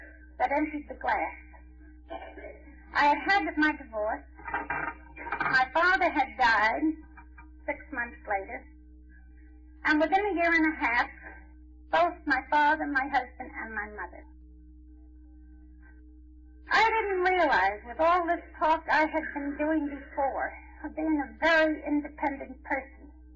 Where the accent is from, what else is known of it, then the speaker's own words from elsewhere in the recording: Ireland; because of being Irish, I think, because of being proud, because of this shame, I wouldn't drink.